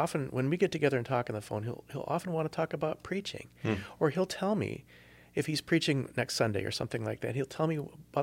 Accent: Waconia, Minnesota, United States; I grew up in southern Minnesota. I was born in Waconia in Carver County, which is a heavily German Lutheran county just west of the Twin Cities.

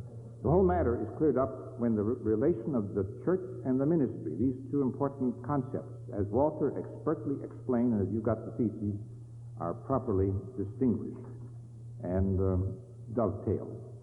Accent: Milwaukee, Wisconsin, United States; some of us who had the good fortune of growing up in Milwaukee

